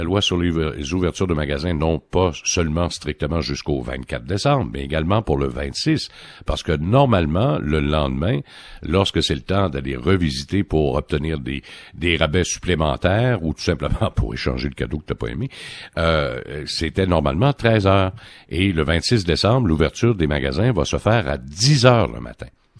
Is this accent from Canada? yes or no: yes; Canada; Sauf que chez nous, au Canada, le phénomène n'est pas là